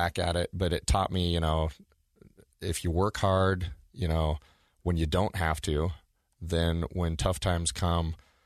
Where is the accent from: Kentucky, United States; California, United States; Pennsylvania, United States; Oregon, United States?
Oregon, United States; And, so when I was a kid growing up in Oregon, my dad and my grandpa would build every house we lived in.